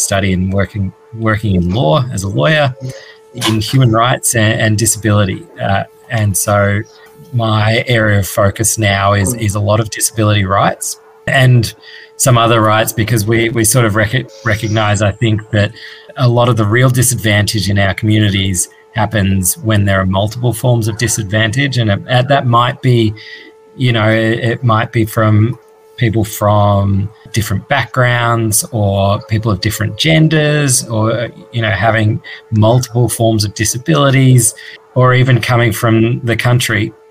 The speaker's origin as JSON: {"language": "English", "region": "Victoria", "country": "Australia", "tie": "born or raised there", "lives_now": "Melbourne, Australia", "said": "I grew up in country Victoria."}